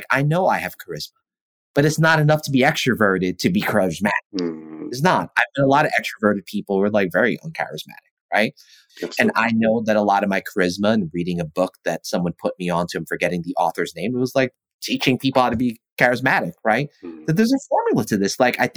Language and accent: English; United States; born there; which I don't have an accent like from back home because I was born in America.